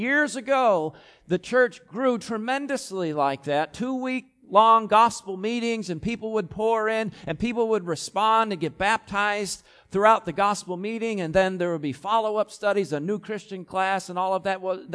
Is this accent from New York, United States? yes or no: yes; New York, United States; accent: Western New York; People say, well, you're not from around here. Where are you from? New York.